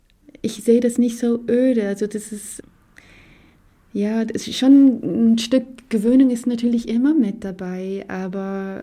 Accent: Ireland; Ich bin halt Irin und ich komme von auswärts.

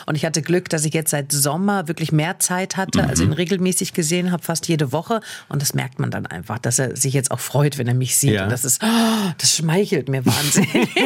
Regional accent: Ulm, Baden-Württemberg, Germany; born there; Ich bin in Ulm geboren

